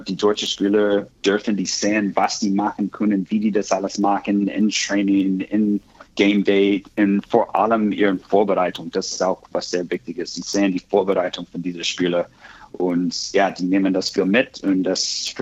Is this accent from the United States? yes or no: yes; Texas, United States; German is a second language; now in Germany; ich komme aus Texas.